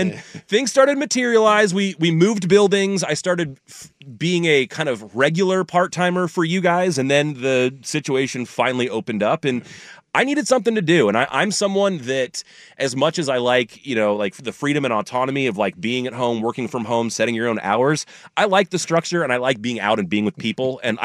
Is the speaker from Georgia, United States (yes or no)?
no; California, United States; I was listening to Sports Phone 680 in the Bay Area.